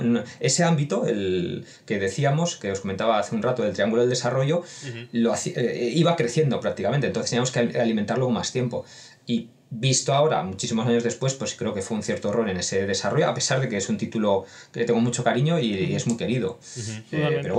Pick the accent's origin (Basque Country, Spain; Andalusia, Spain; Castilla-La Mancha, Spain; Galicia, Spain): Basque Country, Spain; Bilbao; He tardado tiempo en decir que soy de Bilbao